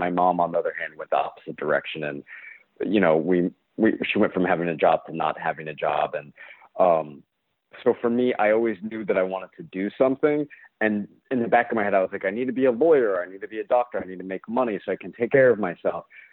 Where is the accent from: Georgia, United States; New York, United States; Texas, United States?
Texas, United States; Abilene; born there; also born or lived in Okinawa / Guam; I was born in Abilene, Texas, but we ended up in Okinawa and Japan and then in Guam.